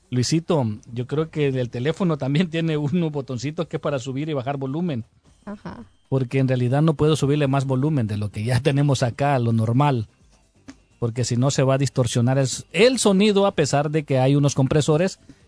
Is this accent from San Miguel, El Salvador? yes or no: yes; San Miguel, El Salvador; Pero es que si yo soy de San Miguel, ¿a dónde la voy a llevar?